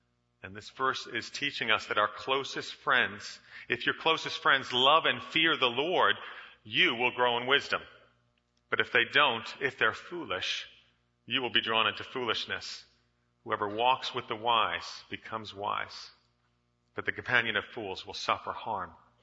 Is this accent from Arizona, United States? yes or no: no; New York, United States; I grew up in New York. We don't respond in that way when people cut us off.